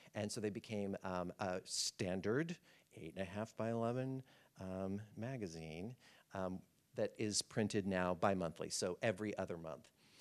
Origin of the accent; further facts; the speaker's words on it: Arkansas, United States; And I started in Arkansas because I'm from Arkansas originally